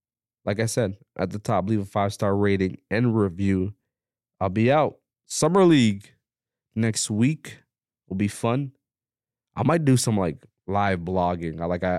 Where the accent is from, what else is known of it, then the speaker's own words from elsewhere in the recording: Canada; We got to do better as a Canadian basketball fans.